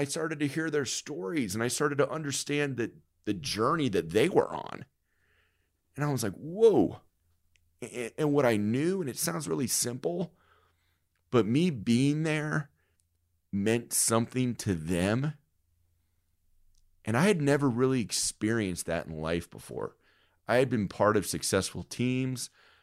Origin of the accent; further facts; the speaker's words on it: Atlanta, Georgia, United States; No, we grew up in Atlanta, you know, in kind of the Sandy Springs area.